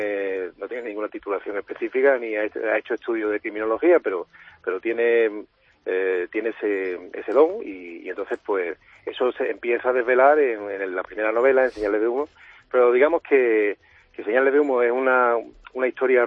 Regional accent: Málaga, Andalusia, Spain; yo soy malagueño de nacimiento y ahí pasé mi juventud

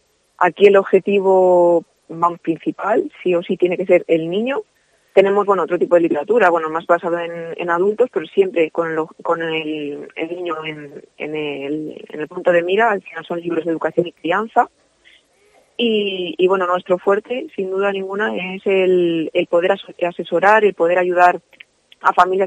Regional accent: Zamora, Castile and León, Spain; pues yo he sido muy zamorana, muy de mi tierra, muy de que me he querido quedar aquí desde el primer momento

